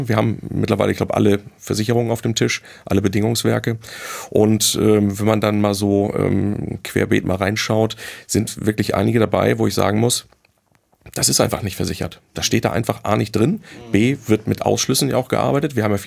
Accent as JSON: {"language": "German", "region": "Hamburg", "country": "Germany", "said": "ich sag mal, als Hamburger Ruhe im Karton ist"}